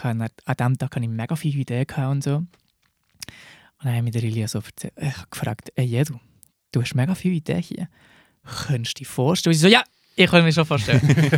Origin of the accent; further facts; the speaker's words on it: Spain; German is a second language; Also ich bin ja in Spanien aufgewachsen. Vielleicht merkt man das.